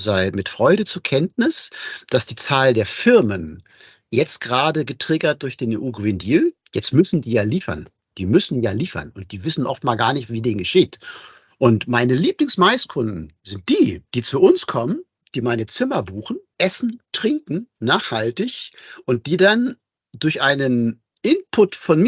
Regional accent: Hanover, Lower Saxony, Germany; now in Bad Herrenalb, Germany; Ich bin ja erst seit 11 Jahren hier in Bad Herrenalb. Ich bin Hannoveraner

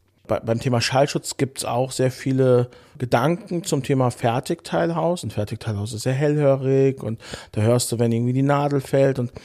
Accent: Frankfurt am Main, Hesse, Germany; ich komme ja ursprünglich aus Frankfurt am Main und aus dem Taunus

